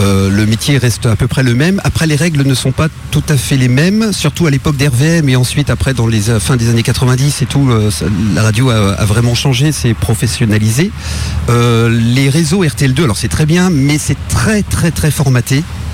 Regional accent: Pays de la Loire, France; born there; je suis né en Vendée, j'aime tout, la Vendée, il y a tout.

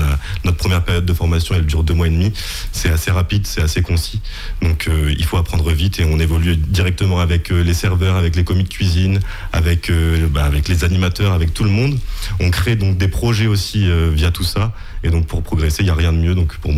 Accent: Normandy, France; Je ne viens pas du tout du Sud, pour le coup, je viens de Normandie, voilà. Donc je découvre aussi la Vendée, un territoire que je ne connaissais pas du tout.

